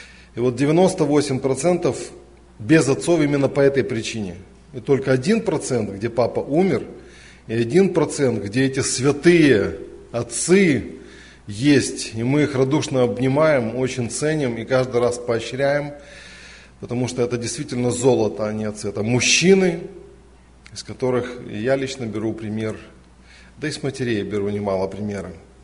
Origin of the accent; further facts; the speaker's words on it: Kyiv, Ukraine; я из Киева, из церкви Преображения.